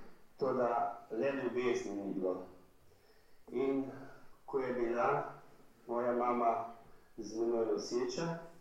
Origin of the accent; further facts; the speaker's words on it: White Carniola, Slovenia; iz Bele krajine.